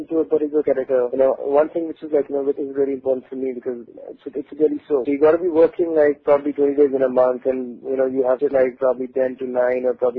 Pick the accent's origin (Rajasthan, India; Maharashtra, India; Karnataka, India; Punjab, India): Punjab, India; Pathankot; I grew up and born and brought up in Pathankot. This is in Punjab and so I was in Punjab.